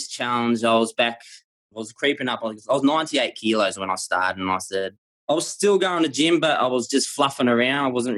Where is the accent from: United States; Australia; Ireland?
Australia; Brisbane, Queensland; I'm born and bred in Brisbane, been here for 34 years now.